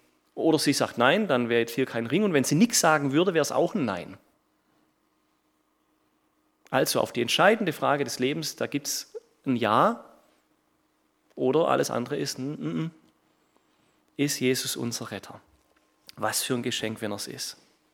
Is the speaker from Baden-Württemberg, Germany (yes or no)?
yes; Baden-Württemberg, Germany; Ich bin letztes oder vorletztes Jahr mal zurück in meine Heimat gefahren. Ich komme aus dem Hohenloischen, kurz vor der bayerischen Grenze.